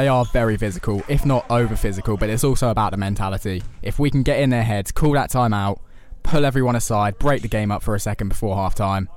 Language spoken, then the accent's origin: English; United Kingdom; They're built bigger than us. We're British.